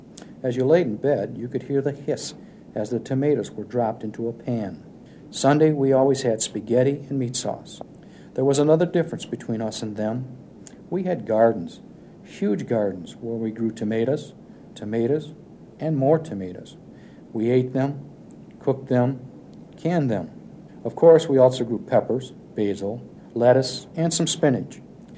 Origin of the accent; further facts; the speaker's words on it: United States; I was born and lived in America all my life, but somehow it never occurred to me that just being a citizen of the United States meant that I was an American.